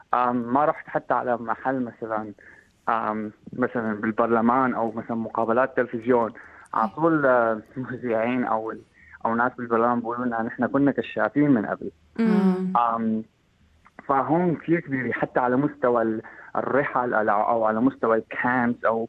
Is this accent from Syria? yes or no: yes; Syria; لأننا كسوريين يعني صرنا بكل مكان حال الكرة الأرضية